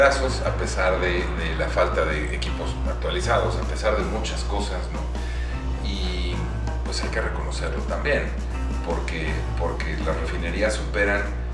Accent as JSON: {"language": "Spanish", "country": "Mexico", "tie": "born there", "said": "Nosotros los que estamos viejos y nacimos en los 70s, en México"}